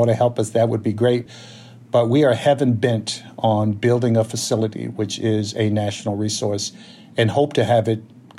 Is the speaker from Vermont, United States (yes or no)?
no; Alabama, United States; remind me of what it was like growing up in Alabama when George Wallace was governor.